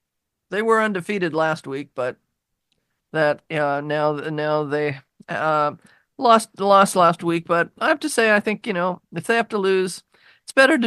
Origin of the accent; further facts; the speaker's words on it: Seattle, Washington, United States; remember, you know that I grew up in Laurelhurst and spent my very young childhood in football season at Husky Stadium.